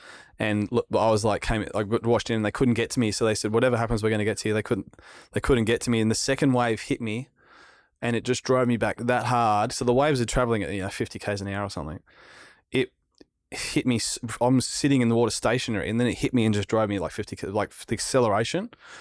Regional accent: Narrabeen, New South Wales, Australia; Yeah, like I grew up in Narrabeen. Damien Hardman was in my street. He was a world champion surfer.

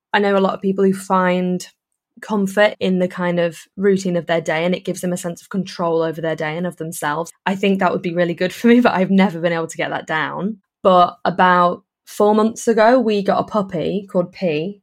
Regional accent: Liverpool, North West England, United Kingdom; born there; I didn't actually grow up in Liverpool, but everyone's a Scouser in my family. And I was born in Liverpool. And then we moved outside of Liverpool.

